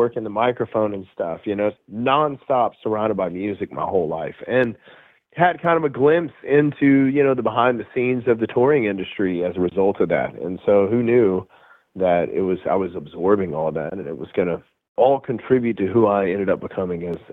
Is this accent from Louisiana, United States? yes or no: yes; Shreveport, Louisiana, United States; like the hottest radio stations in my hometown in Shreveport, Louisiana. So, I mean, I grew up going to every concert that came through town